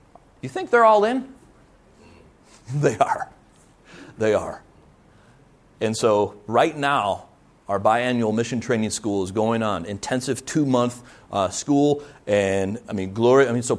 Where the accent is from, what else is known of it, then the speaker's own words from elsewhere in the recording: Cedar Lake, United States; was when it was still in my hometown of Cedar Lake nearby.